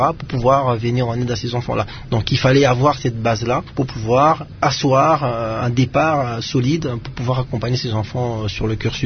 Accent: DR Congo; nous sommes principalement originaires de la RDC

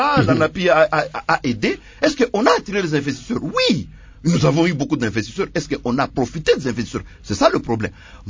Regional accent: Likasi, Haut-Katanga, DR Congo; Moi, je viens d'Elikassi, mon père a travaillé à la Gécamines, j'ai étudié à Oustawi, j'ai étudié à Oukweli, tout là, je suis un enfant Gécamines.

